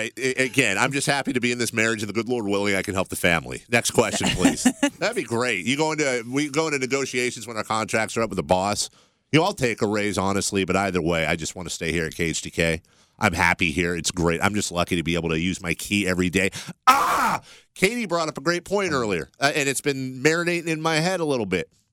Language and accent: English; Carmichael, California, United States; I grew up in Carmichael and lived in the same house for 16 years with my parents.